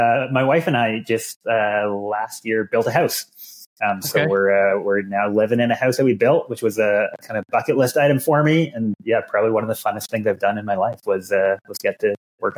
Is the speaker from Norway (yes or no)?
no; Edmonton, Alberta, Canada; So I am from the Great White North, Edmonton, Alberta.